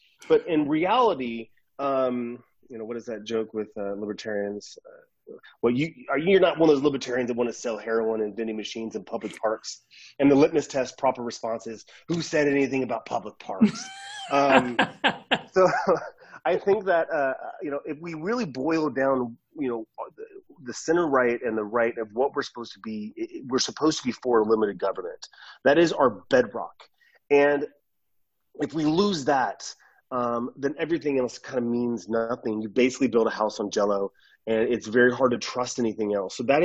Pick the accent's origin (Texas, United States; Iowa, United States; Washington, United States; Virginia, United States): Washington, United States; Seattle; And I'm actually from Seattle.